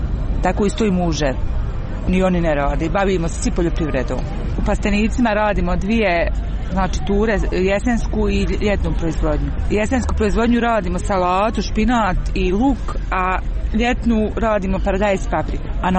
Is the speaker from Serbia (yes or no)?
no; Modrički Lug, Republika Srpska, Bosnia & Herzegovina; ja sam iz Modričkog luga, znači okolina Doboja, dol Broda, Gledačca, Ošamca, znači osako.